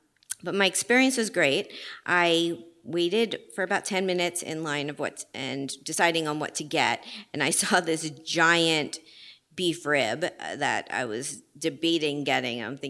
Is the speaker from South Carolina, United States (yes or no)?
no; Miami, Florida, United States; So down for Thanksgiving, I was down in Miami, which is my hometown